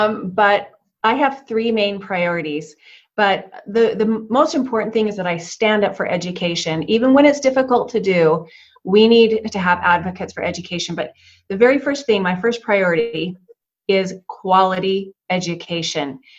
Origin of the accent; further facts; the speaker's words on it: Highland, Utah, United States; I grew up in Highland, a little town just 3 hours north of here by Alpine American Fork.